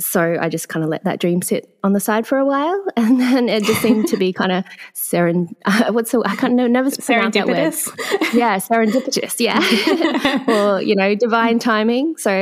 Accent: Sydney, New South Wales, Australia; also born or lived in Singapore; I was born in Sydney, Australia, and I've lived here pretty much all my life, except for a few years in Singapore when my dad was just placed on business there. My parents are of a Singaporean and Malaysian heritage.

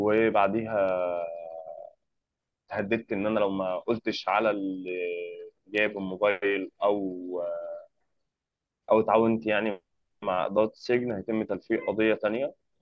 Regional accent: Shubra, Cairo Governorate, Egypt; انا كان محل سكني، انا من شبرا ومحل سكني تبع قسم الساحل

